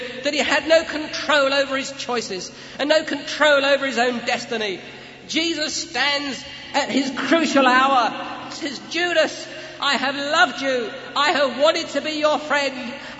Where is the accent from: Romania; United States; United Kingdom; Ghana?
United Kingdom; England; But ladies and gentlemen, we as English are not always too good at confessing what God has put in our heart for one another.